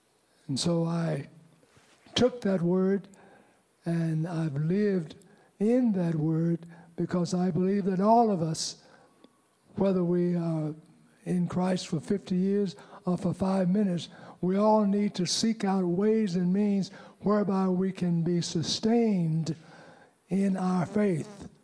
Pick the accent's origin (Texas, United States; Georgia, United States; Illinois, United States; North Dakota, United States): Texas, United States; born there; I was born in Texas, but I didn't know the word.